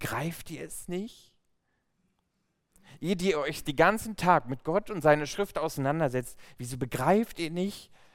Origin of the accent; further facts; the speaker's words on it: Villingen-Schwenningen, Baden-Württemberg, Germany; aber ich komme aus Villingen-Schwenningen, aus Baden-Württemberg und da heißt es Fasnet.